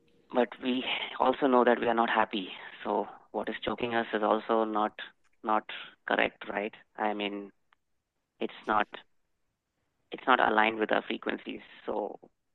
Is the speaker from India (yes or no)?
yes; India; English is a second language; moved away as an adult; now in Germany; We are currently in Germany, but we are from India